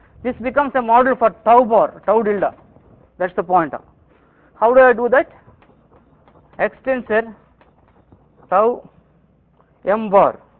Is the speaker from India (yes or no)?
yes; Mumbai, Maharashtra, India; See, I am from Bombay and far away from the Western society. So I rarely get a chance to talk to people, interact with the international community.